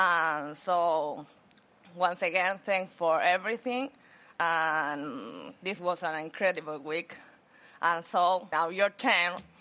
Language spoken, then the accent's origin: English; Buenos Aires, Argentina; English is a second language; from Buenos Aires